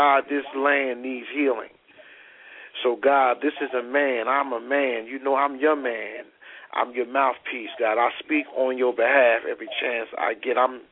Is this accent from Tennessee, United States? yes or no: no; Trenton, New Jersey, United States; right now for the city of Trenton, New Jersey. Lord, this prayer tonight is personal because this is my hometown.